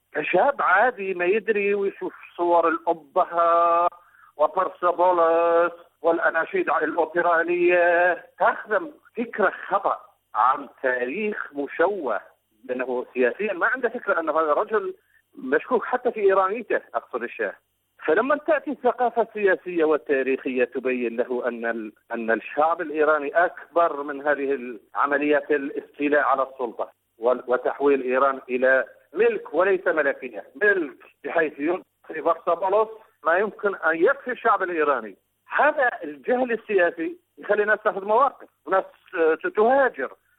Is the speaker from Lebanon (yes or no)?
no; Iraq; أنا كرجل عراقي